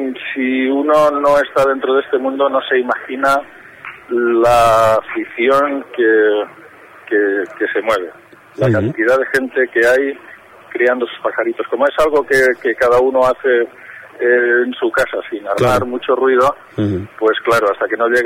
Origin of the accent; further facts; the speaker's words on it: Valencia, Valencian Community, Spain; Yo mismo soy de Valencia